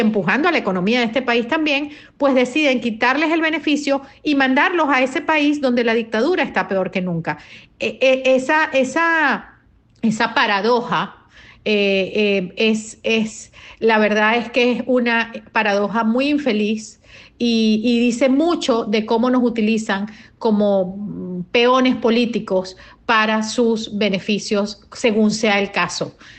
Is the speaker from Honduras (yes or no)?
no; Venezuela; Esas son las preguntas que nos hacemos como venezolanos.